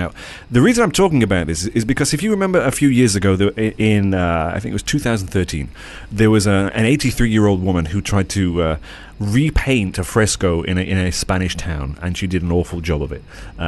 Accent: Chesterfield, East Midlands, United Kingdom; it is nice, you know, to see my hometown in now the global news network, as it were.

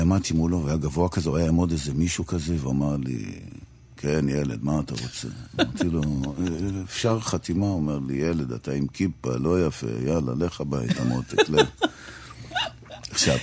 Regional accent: Bnei Brak, Tel Aviv District, Israel; אני בתור ילד, באופן מפתיע, גדלתי בבני ברק.

